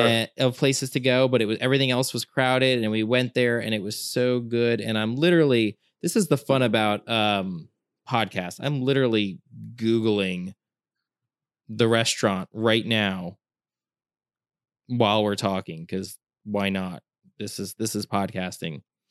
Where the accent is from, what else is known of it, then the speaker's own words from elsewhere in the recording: Fishkill, New York, United States; I'm a Hudson Valley native, so it's not a diss against the Hudson Valley. I just think it's funny I grew up in Dutchess County, so okay. I grew up in Fishkill